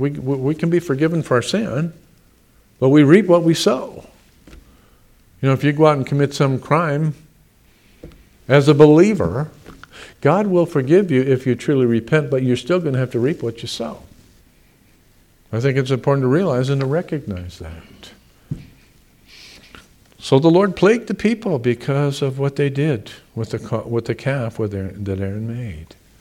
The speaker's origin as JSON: {"language": "English", "country": "United States", "said": "This is my country. These are my people that I live with, and I'm an American."}